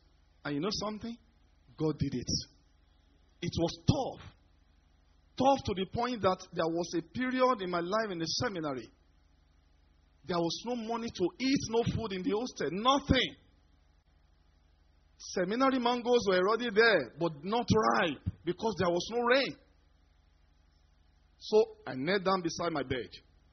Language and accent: English; Jos, Plateau, Nigeria; I told you I came from Jos.